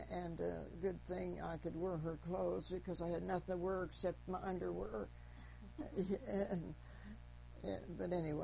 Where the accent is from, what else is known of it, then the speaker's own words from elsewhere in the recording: Kansas, United States; I said, "I'm from Kansas."